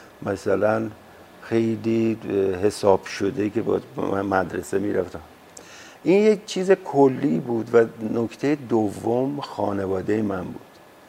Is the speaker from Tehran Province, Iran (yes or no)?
yes; Tehran, Tehran Province, Iran; born there; من سال 1328 تو بهمن، 4 بهمن تو تهران به دنیا اومدم، توی محله خانیاباد، در واقع همون جایی که آقای حاتمی هم خونهشون اونجا بود